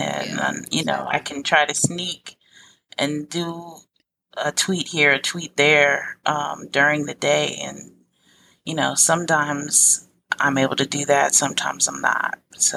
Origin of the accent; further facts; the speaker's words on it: Florida, United States; I'm from Florida. I'm not from Miami, but I'm a black woman from Florida.